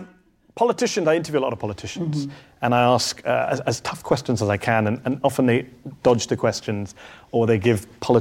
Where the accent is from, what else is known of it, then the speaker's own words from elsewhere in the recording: United Kingdom; And I'm British.